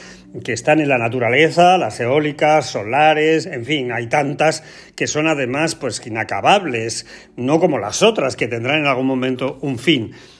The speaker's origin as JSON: {"language": "Spanish", "town": "Porcuna", "region": "Andalusia", "country": "Spain", "tie": "born or raised there", "said": "en Porcuna, mi pueblo, a través de la provincia de Jaén"}